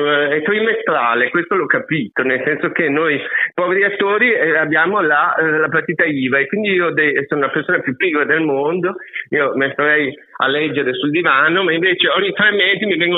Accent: Trieste, Friuli-Venezia Giulia, Italy; io sono triestino. Ho fatto una versione in triestino di questa commedia

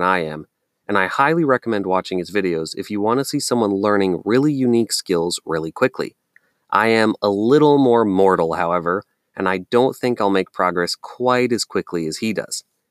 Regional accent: Pennsylvania, United States; born there; They moved to Pennsylvania in an apartment, and shortly after, I was born. I celebrated my first birthday in Hamburg, Pennsylvania, a town with no snow.

